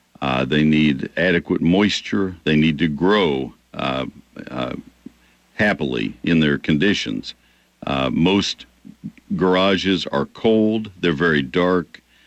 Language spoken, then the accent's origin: English; Texas, United States; now in Washington, United States; People are great. I love my home state. We are in D.C., which is pretty close to the New York way of life